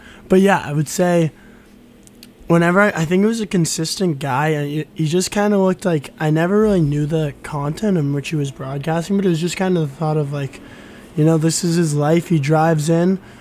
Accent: Maine, United States; I'm from Maine, so there's this, it's in this old sort of mill building in Brunswick

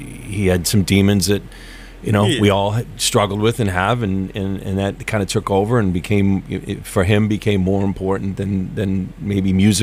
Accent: Maine, United States; We're both from Maine. We live there now. We live outside of Portland, and we Lisa and I moved back to Maine

